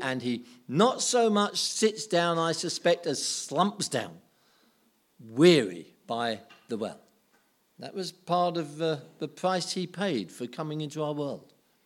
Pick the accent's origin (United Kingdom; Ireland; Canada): United Kingdom; because I'm British